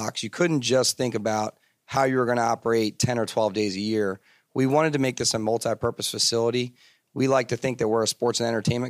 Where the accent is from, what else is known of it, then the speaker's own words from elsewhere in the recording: New Jersey, United States; I grew up in South Jersey. I was a Philadelphia sports fan. I went to work for my hometown teams, the Philadelphia Flyers and Philadelphia 76ers.